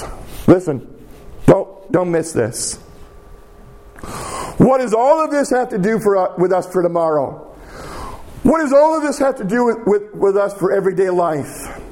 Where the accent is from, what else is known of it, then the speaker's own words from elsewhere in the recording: New York, United States; New York State, I'm ashamed to say my home state